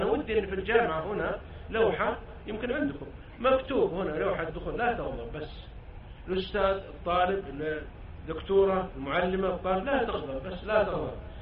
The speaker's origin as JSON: {"language": "Arabic", "country": "Yemen", "said": "أراد الحج في من مدينتي في اليمن"}